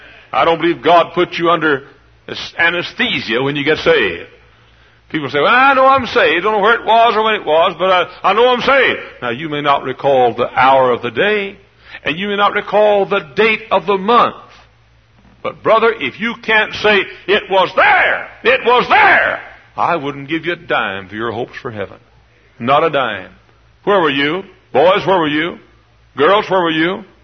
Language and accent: English; Dallas, Texas, United States; Included in that flight was a stopover in Dallas, Texas, my hometown.